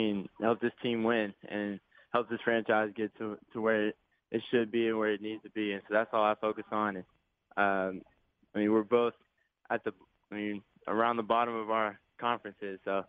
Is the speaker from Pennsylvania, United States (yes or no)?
no; Oklahoma, United States; Just from growing up in Oklahoma and going all the Thunder games growing up and just being a fan of Russell growing up as a kid